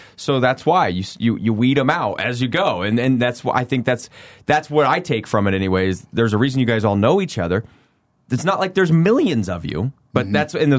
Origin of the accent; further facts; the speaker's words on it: Cheyenne Wells, Colorado, United States; That's a great point that you bring up too, because I grew up in Eastern Colorado